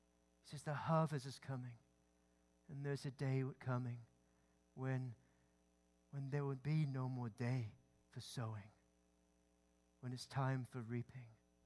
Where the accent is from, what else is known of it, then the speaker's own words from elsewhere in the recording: Scotland, United Kingdom; When I was growing up in Scotland, I was 18, I served in the Coast Guard, in the Scottish Coast Guard